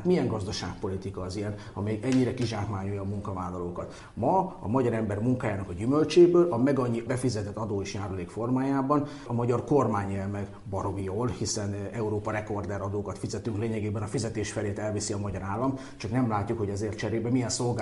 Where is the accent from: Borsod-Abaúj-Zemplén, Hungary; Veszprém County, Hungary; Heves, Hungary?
Borsod-Abaúj-Zemplén, Hungary; én járok elég gyakran, hiszen ugye a szülőföldem Borsod